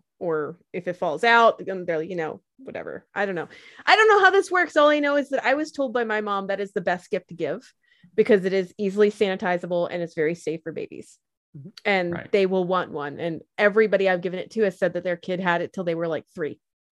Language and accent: English; Australia; Sorry. We're from Australia, whatever.